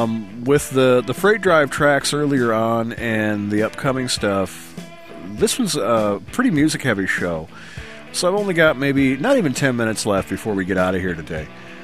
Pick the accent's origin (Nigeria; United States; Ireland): Ireland; you know, I'm Irish and we do that.